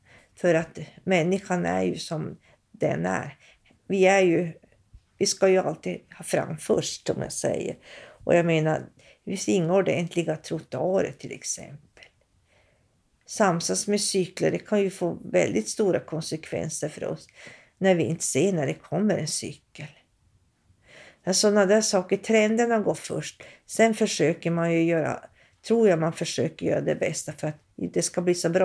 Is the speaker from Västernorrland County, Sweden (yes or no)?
no; Båtskärsnäs, Norrbotten County, Sweden; also born or lived in Umeå / Luleå; Jag har bott utanför Kalix när jag var liten i en by som heter Båtskärsnäs. Men dit flyttade vi därifrån 63 och sen har jag flyttat runt lite grann. Jag har läst i Umeå några år också.